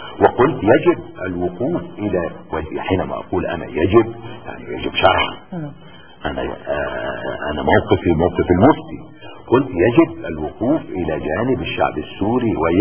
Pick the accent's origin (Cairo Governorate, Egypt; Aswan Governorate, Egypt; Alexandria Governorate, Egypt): Cairo Governorate, Egypt; Cairo; أنت في عندنا في القاهرة